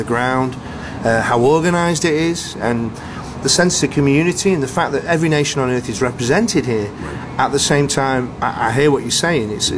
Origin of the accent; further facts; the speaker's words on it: United Kingdom; It's something that I've experienced as a Brit coming over to America for the first time.